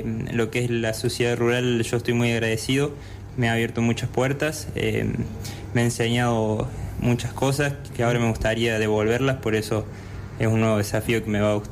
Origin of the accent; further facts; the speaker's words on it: Salsipuedes, Córdoba, Argentina; now in Río Cuarto, Argentina; No, soy de un pueblo llamado Salsipuedes, en el centro de Córdoba, departamento Colón, así que ahí provengo.